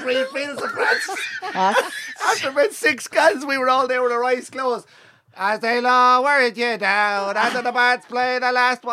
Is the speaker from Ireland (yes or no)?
yes; Ireland; Sunt Irlandes. I'm Irish.